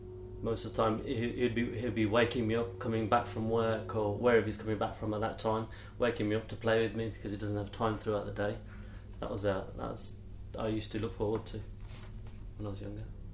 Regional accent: England, United Kingdom; My own identity, I would say first, I'm British, I'm proud to be English, and also I've got a rich heritage, as in my dad coming from Africa, which I'm very proud of.

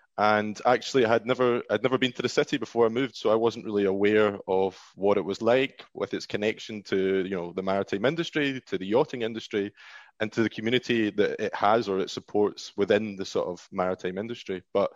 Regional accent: Scotland, United Kingdom; growing up in Scotland, I was always aware of ships and of boats.

